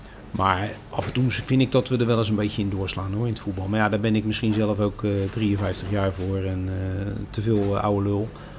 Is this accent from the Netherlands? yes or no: yes; Rotterdam, South Holland, Netherlands; also born or lived in Vlaardingen; ik ben zelf van de noordkant van Rotterdam. Ik ben geboren in Vlaardingen, getogen in Rotterdam. Maar altijd aan de noordkant gewoond, Kralingen, Ommoord, waar ik nu nog steeds woon.